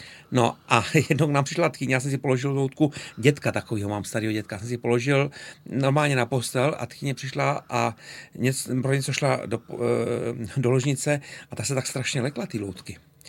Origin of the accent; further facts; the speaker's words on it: Prague, Czechia; doma je pro mě vždycky bylo a je Praha, respektive Horní Počernice. No. Takže tam jsem se já jsem se narodil na Vinohradech, ale jsem Pražák a strávil jsem ale víc jak půlku mýho života v zahraničí.